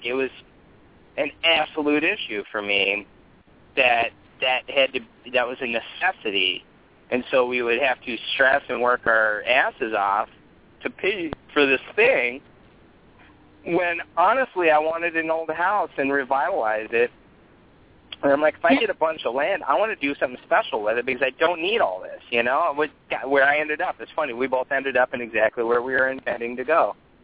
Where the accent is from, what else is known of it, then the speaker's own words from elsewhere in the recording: Oakland, California, United States; And where I grew up around Oakland, and one of the suburbs I lived at, Pittsburgh, oh, my God, I was an hour away from the ocean